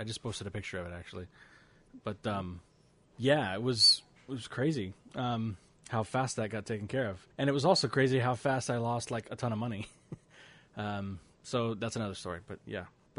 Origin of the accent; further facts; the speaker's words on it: Houston, Texas, United States; from Houston, Texas.